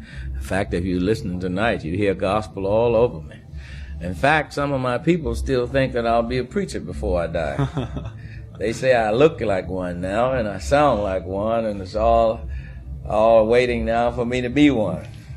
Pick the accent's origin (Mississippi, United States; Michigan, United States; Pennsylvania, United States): Mississippi, United States; Indianola; they had what they call a … Day in my hometown of Indianola, Mississippi.